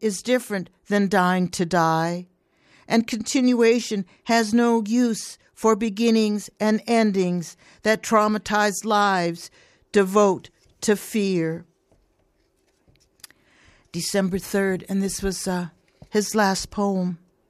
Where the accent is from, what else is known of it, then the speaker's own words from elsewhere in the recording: California, United States; I'm from California, okay?